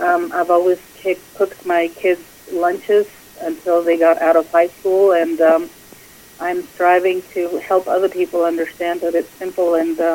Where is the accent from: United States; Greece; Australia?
Greece; Well, I was born and raised in Greece, and everything we pretty much ever ate was from scratch, and everything that was available with the season.